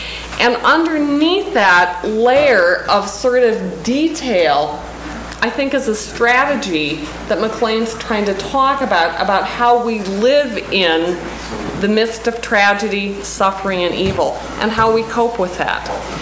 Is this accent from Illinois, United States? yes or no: no; Montana, United States; now in Sioux Falls, United States; I teach at Augustana College in Sioux Falls, South Dakota. I teach theology. Born and raised in Montana, but have been living in the Dakotas more recently.